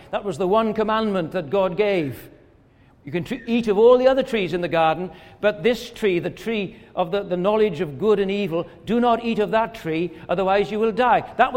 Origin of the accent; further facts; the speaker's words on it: Wales, United Kingdom; But I come from Pembrokeshire, which is on the southwest tip of Wales, just before you go across to Ireland.